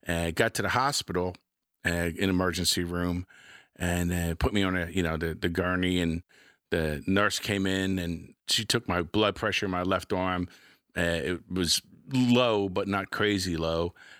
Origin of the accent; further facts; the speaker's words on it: Philadelphia, Pennsylvania, United States; moved away as an adult; now in Virginia, United States; Like you said, originally I'm from Philadelphia. I came to Tidewater in 79, joined the Navy.